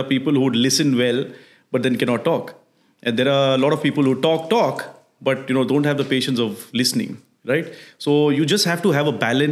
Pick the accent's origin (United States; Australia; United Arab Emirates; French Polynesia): United Arab Emirates; Dubai; I would say I'm half Habibi. Right. I'm born and raised in Dubai.